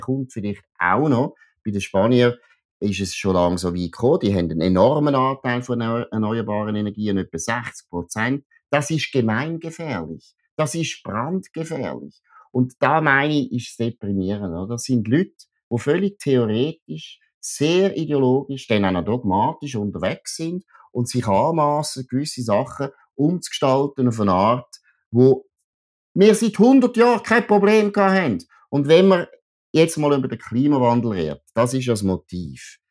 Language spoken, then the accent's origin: German; Switzerland; Jetzt hoffentlich machen wir nicht als Schweizer noch Sport die grossen Fehler auch noch.